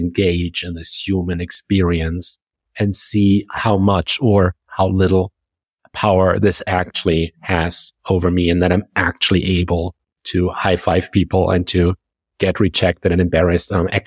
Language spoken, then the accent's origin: English; Germany; accent: German; English is a second language; My German accent is not compatible with the word strategies.